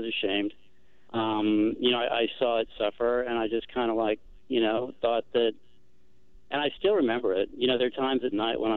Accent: Texas, United States; I grew up in Texas. I lived on a ranch. I hunted.

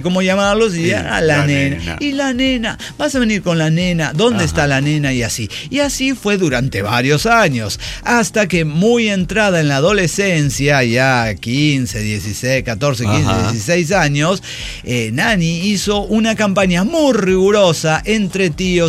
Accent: Hermosillo, Sonora, Mexico; now in Avon, United States; Sí, soy, bueno, de Hermosillo, bueno, Sonora, soy norteño

